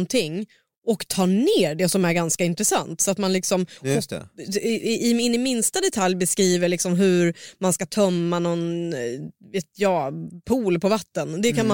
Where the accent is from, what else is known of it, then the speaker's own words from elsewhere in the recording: Norrland, Sweden; För att jag är från norra Sverige. Nu är jävligt inte så långt norrut.